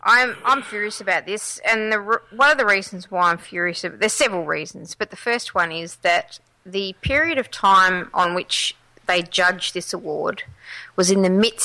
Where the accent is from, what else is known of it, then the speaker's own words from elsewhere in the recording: Adelaide, South Australia, Australia; the other DJ, Mel Gregg, she's from my hometown in Adelaide.